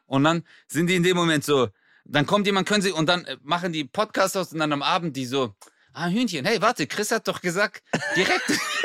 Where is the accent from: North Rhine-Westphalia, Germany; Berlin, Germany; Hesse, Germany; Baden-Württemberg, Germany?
Baden-Württemberg, Germany; Ich bin Schwabe.